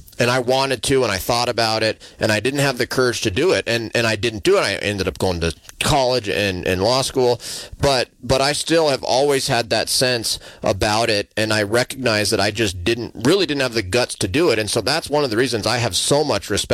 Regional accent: Montana, United States; And growing up in Montana as a man or as a boy, I always had the impression that if you really wanted to do something with your life, if you wanted to be a real man, you joined the military.

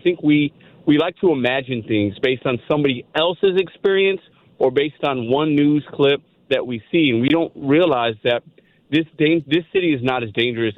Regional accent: Chicago, Illinois, United States; now in St. Louis, United States; I live in South St. Louis. Lived here a majority of my life. I'm from Chicago originally.

